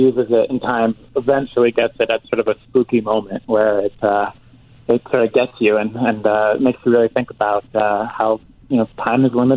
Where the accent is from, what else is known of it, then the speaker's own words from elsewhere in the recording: Massachusetts, United States; born there; I'm of Swedish descent, and I was born right here in America, in Massachusetts.